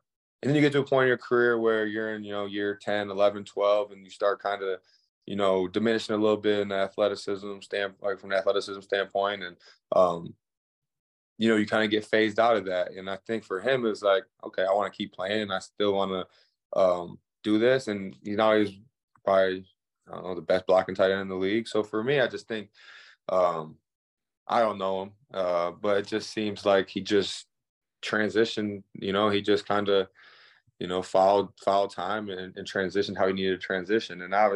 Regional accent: Michigan, United States; I'm from Michigan, and a lot of my friends and stuff that are from Detroit and stuff, like, they're all the same.

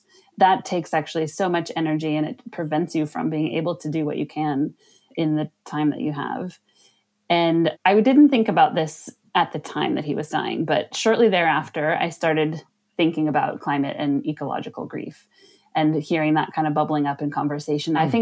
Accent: California, United States; and I'm from the Bay Area in California.

